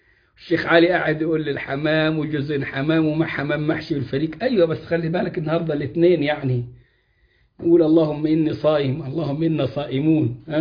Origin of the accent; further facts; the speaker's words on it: Egypt; اللي هي بلدنا مصر